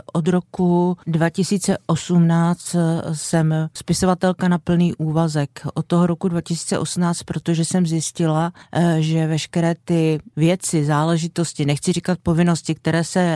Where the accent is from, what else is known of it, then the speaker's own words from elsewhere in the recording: Valašské Meziříčí, Zlín Region, Czechia; also born or lived in Hranice; já celý život žiju ve Valašském Meziříčí, ale v tom roce, kdy já jsem se narodila, ještě nebyla ve Valašském Meziříčí porodnice